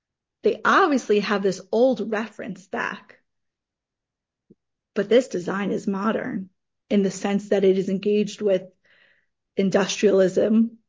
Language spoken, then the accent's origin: English; New York, United States; My parents, when I first started doing this research, we're from New York, and in New York, there's just like all these like discount stores